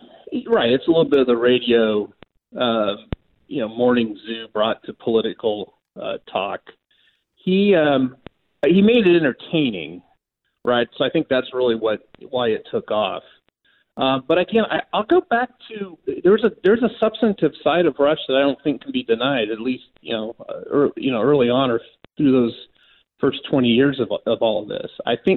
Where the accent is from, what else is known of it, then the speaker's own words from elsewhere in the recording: Sacramento, California, United States; And I grew up in the Sacramento area, and I remember as a teenager listening to Limbaugh